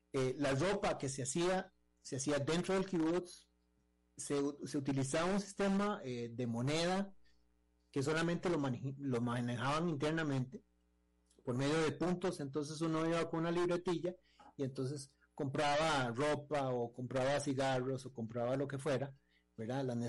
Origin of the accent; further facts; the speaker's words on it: Costa Rica; no solamente yo me fui, sino nos fuimos 4 personas de Costa Rica